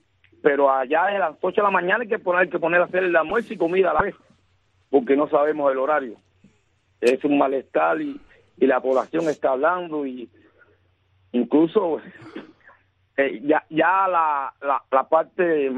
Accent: Cuba; ya las personas no quieren pensar como cubano, no quieren sentirse cubano. Y los cubanos están, mira, la juventud se está hoy en día, a causa del régimen, repudiando nuestra bandera, nuestro himno nacional

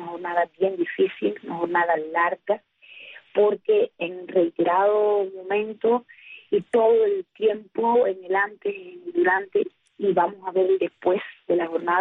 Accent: Cuba; porque yo soy del oriente de Cuba

